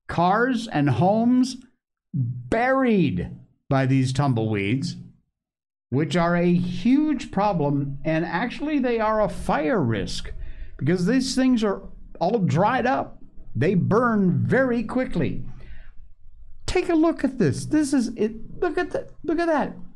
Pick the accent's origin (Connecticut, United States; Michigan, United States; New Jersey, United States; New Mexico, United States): Connecticut, United States; born there; moved away as an adult; also born or lived in Key West, Florida; I was born in Connecticut. I moved when I was in my 40s to Key West in Florida, lived in Monroe County, worked for the sheriff's department there.